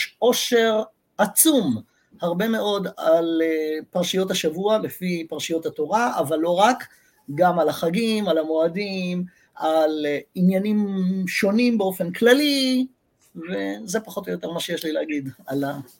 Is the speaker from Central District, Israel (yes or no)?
no; Jerusalem, Jerusalem District, Israel; moved away as an adult; now in United States; אני גדלתי, נולדתי בירושלים, גדלתי בארץ, ביליתי בארץ מחצית מימיי, ואני בארצות הברית ב-30 השנה האחרונות